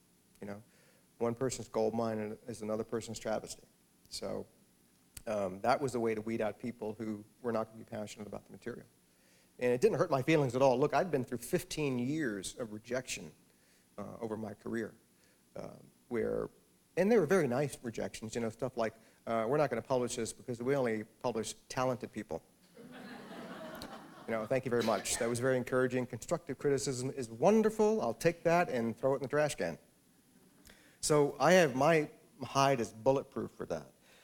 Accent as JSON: {"language": "English", "region": "the South", "country": "United States", "tie": "born or raised there", "said": "I grew up in the South, so I really cut my sort of literary teeth people like Eudora Welty and Flannery O'Connor"}